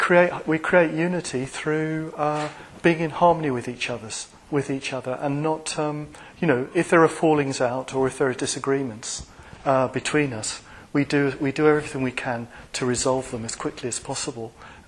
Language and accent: English; England, United Kingdom; Go to England. I'm not saying that because I'm English.